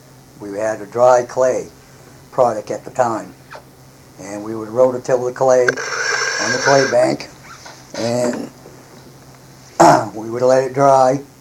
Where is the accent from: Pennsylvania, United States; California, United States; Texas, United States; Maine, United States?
Maine, United States; Auburn; also born or lived in Lewiston; I was born in Lewiston, Maine in 1952.